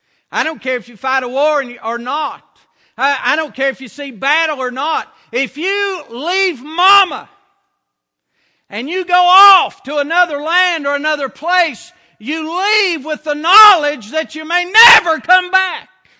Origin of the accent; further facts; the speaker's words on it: United States; I'm a Christian. I'm an American citizen. And I'm a veteran of the military.